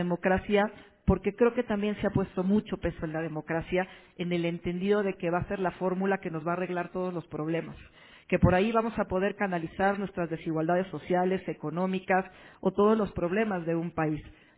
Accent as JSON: {"language": "Spanish", "region": "Mexico City", "country": "Mexico", "said": "algo muy local que somos la Ciudad de México, en este gran país que es México? Ustedes saben que somos cerca de 120 millones de mexicanos."}